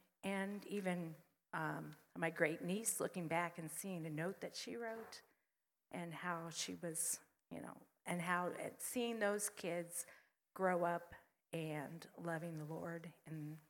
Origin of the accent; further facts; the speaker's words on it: Ohio, United States; the home and the church body that I grew up in Eastern Ohio